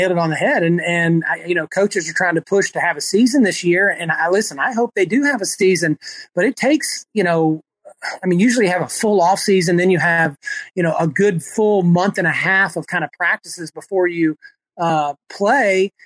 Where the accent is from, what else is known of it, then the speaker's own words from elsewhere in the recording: Tampa, Florida, United States; unfortunately for the Bucks, my hometown team, we've got this guy Tom Brady who happens to live right next door to me.